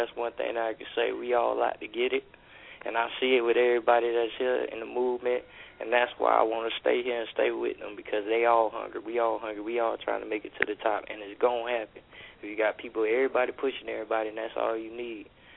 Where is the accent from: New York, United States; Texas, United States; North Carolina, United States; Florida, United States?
Florida, United States; Sanford; in my home state out of Florida, once again, in Sanford, Florida.